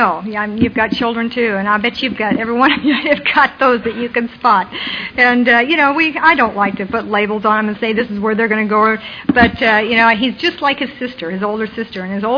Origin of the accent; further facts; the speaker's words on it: Toledo, Ohio, United States; born there; she had me in Toledo, Ohio, in the Maumee Valley Hospital.